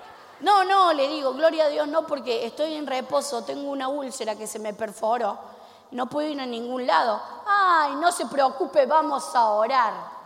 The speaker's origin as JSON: {"language": "Spanish", "region": "Córdoba", "country": "Argentina", "said": "De acá, de Córdoba."}